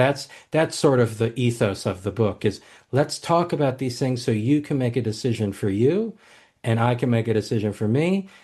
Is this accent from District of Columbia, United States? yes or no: yes; Washington, District of Columbia, United States; So I come from Washington, D.C. Like, I come from this political epicenter where nobody talks to each other.